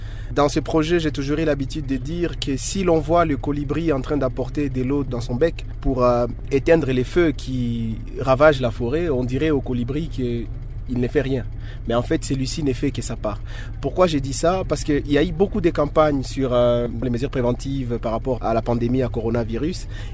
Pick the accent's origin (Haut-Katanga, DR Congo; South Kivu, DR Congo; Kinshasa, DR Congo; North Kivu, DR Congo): South Kivu, DR Congo; Bukavu; au quotidien de tous chez nous à Bukavu